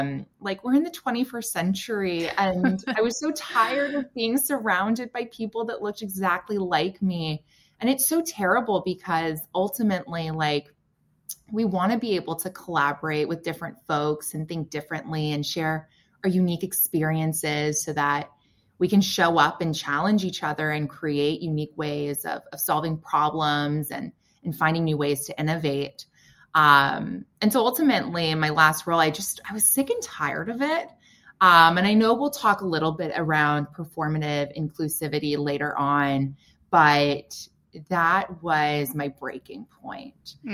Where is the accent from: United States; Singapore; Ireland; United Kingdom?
United States; the South; I grew up in the South in the suburbs, which virtually had zero diversity.